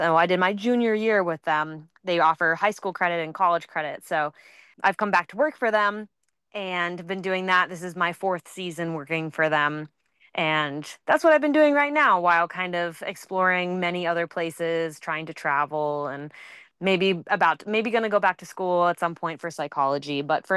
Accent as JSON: {"language": "English", "region": "the Carolinas", "country": "United States", "tie": "born there", "said": "So that's where I grew up most of my life, but I was born down in the Carolinas."}